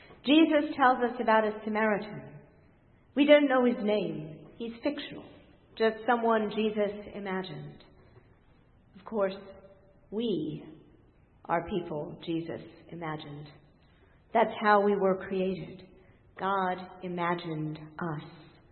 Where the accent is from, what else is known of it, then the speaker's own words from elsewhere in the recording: Virginia, United States; I was raised in Virginia, not far from the homes of George Washington, James Madison, and other heroes of our nation's past.